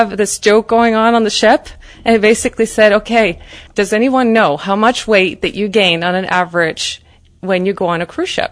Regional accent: Norway; I was brought up in Norway in the great outdoors, 60 degrees north.

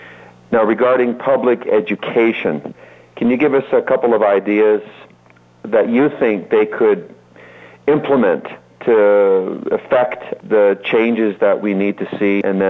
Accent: Canada; We're Canadian, so we have more of a socialized medicine

